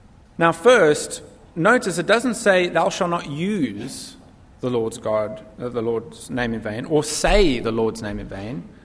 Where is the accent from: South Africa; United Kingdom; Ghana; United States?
South Africa; moved away; when my siblings and I were growing up in South Africa, public schools did things a little bit differently than they do things here.